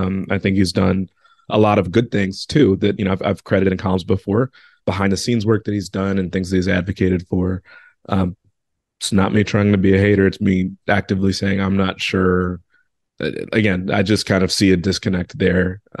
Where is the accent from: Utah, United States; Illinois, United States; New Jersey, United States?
Illinois, United States; Chicago; You know, I grew up and lived in Chicago during a time where the Bulls had, you know, Derrick Rose for a lot of those years